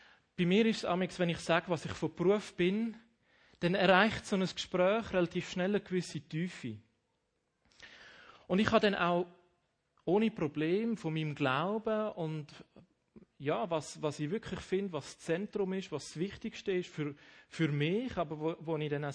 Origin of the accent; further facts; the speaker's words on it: Rheinfelden, Aargau, Switzerland; Aufgewachsen bin ich aber in der Nordwestschweiz, genauer gesagt in Rheinfelden. Das ist ja von daher gesehen, es ist noch Kanton Aargau, aber eigentlich schon Basel.